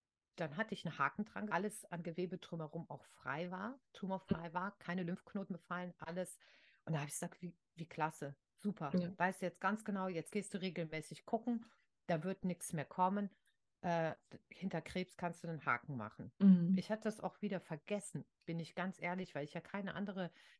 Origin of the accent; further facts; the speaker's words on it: Rhineland, Germany; Bei uns im Rheinland war dann auch Karneval.